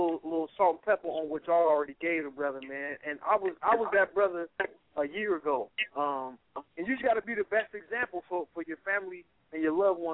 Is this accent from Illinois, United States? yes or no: yes; Chicago, Illinois, United States; I come from Chicago, and I come up under Dr. Professor Walter Williams